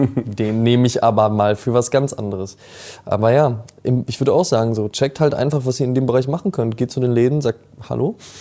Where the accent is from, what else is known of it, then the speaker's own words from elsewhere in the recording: North Rhine-Westphalia, Germany; also ich komme ja aus der Nähe von Münster